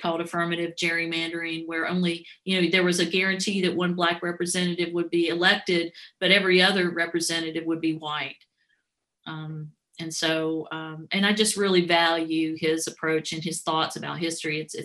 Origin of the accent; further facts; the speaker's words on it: North Carolina, United States; I grew up in North Carolina.